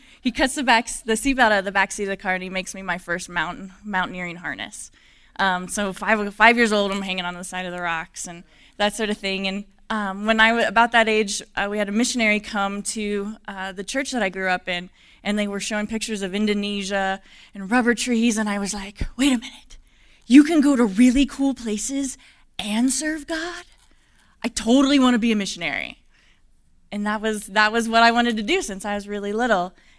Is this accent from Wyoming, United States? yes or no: yes; Wyoming, United States; And my husband grew up in Wyoming. I grew up in Wyoming. And other than a couple little stints outside of Wyoming, that's been our home.